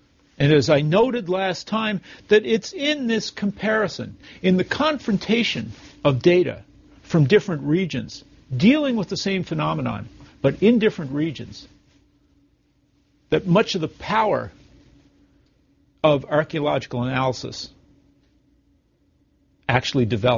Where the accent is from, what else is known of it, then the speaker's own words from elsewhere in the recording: Canada; as a Canadian, I see that the border between the United States and Canada has gotten somewhat more border-like